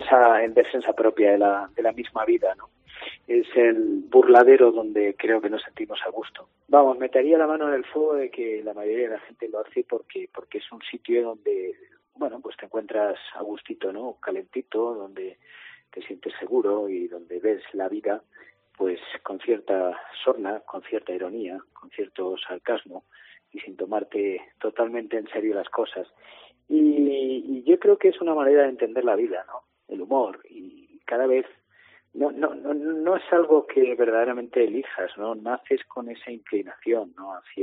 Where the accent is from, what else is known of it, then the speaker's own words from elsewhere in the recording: Montiel, Castilla-La Mancha, Spain; Realmente he tenido gran fortuna de nacer en mi pueblo, en primer lugar, en Montiel